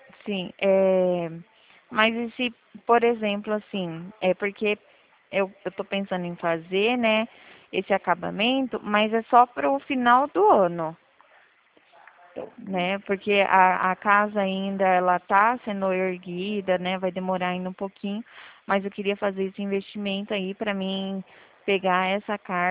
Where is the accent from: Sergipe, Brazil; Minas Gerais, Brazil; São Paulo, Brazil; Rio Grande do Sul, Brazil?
São Paulo, Brazil; É, eu sou aqui de São Paulo.